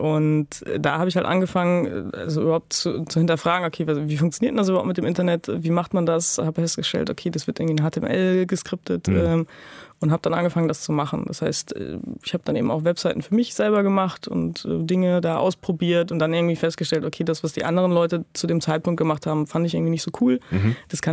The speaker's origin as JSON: {"language": "German", "town": "Winterberg", "region": "North Rhine-Westphalia", "country": "Germany", "said": "Ich komme direkt aus Winterberg, genau. Es ist halt eine ländliche Umgebung"}